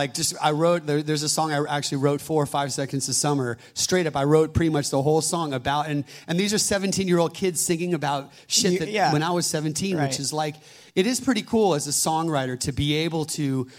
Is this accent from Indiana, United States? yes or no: no; California, United States; I grew up in the Bay Area, and there was I was 14, and I was at the beach in Año Nuevo, north of Santa Cruz.